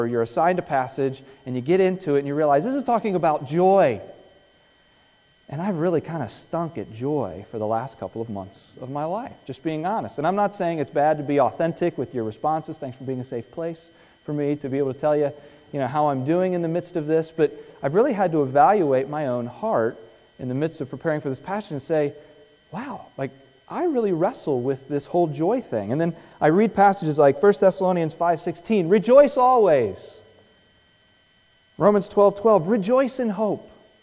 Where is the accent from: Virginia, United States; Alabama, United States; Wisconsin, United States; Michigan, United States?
Virginia, United States; Virginia Beach; Well, I grew up down in the Virginia Beach, Norfolk area of Virginia, and it's a water culture